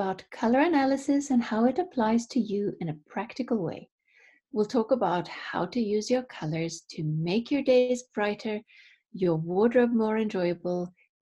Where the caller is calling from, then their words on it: Norway; English is a second language; I'm shopping from Norway and Christine is shopping from Eastern Canada.